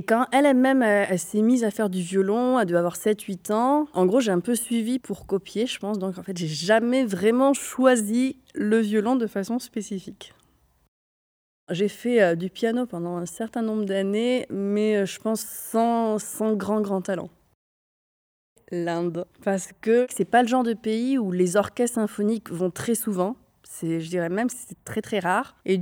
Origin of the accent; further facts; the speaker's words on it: Toulouse, Occitanie, France; en fait je viens de Toulouse.